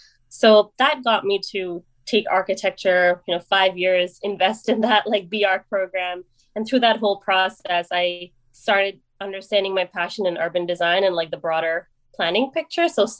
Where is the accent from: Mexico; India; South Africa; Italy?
India; now in United States; So again, I grew up in India. I moved here in 1997.